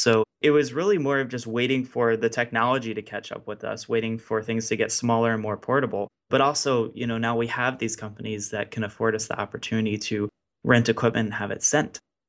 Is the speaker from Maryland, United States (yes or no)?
yes; Baltimore, Maryland, United States; We had a studio at our home base in my hometown of Baltimore.